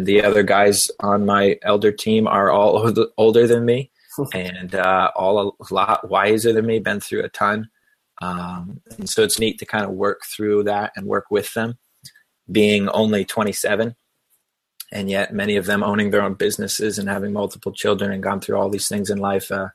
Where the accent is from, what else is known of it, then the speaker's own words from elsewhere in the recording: New Hampshire, United States; I grew up in New Hampshire, so it's sometimes hard for me to delineate the differences. But I did spend a large amount of time down in South Carolina and the South.